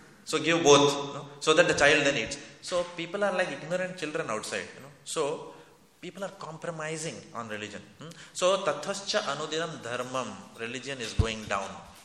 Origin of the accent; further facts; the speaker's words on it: India; I come from India, so I, you know, Indian politicians we know very well.